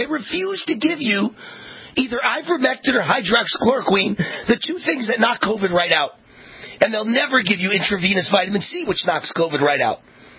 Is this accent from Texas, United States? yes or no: no; New York, United States; also born or lived in Malibu, United States / Hollywood Hills, United States; I lived in Malibu. I lived in Hollywood Hills. I grew up in New York.